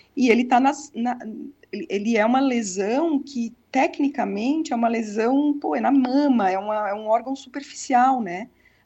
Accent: Minas Gerais, Brazil; now in Florianópolis, Brazil; Não, eu sou natural de Minas Gerais.

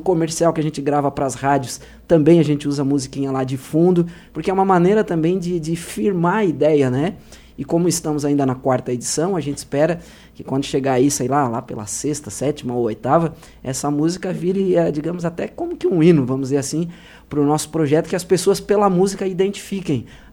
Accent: Criciúma, Santa Catarina, Brazil; Eu conheço, além de Criciúma, né? Somos de Criciúma, eu conheço várias instituições.

